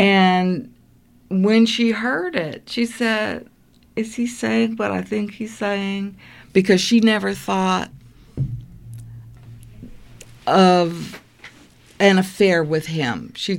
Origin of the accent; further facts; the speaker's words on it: Michigan, United States; I remember growing up in Michigan. My mother always had a garden.